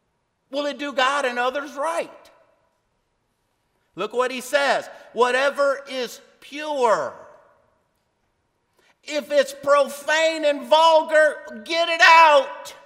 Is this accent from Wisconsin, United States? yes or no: no; New York, United States; I'm from the Lower East Side of the city, so I'm going to give you the Lower East Side of the city definition.